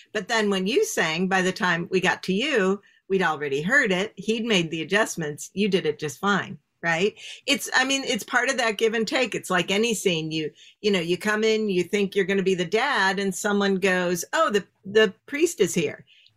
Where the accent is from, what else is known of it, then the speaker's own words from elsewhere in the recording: Chicago, Illinois, United States; and I guess maybe it's growing up in Chicago or something, it's like, oh no, improv is way before Whose Line.